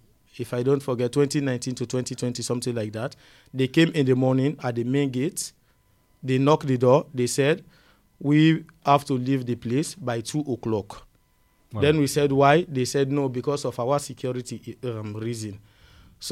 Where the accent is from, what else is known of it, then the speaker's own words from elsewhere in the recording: Sierra Leone; I come from Sierra Leone.